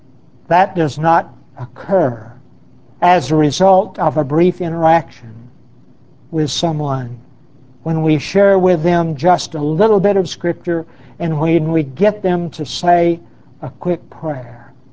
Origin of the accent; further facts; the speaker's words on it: Oklahoma, United States; I was born in Oklahoma City, and I was reared in LaFleur County, so surely you know about count coup.